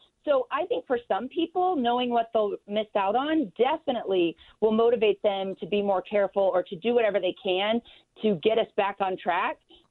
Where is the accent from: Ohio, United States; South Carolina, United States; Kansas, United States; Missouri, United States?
Kansas, United States; Parsons; Oh, yeah. I'm from Parsons, Kansas.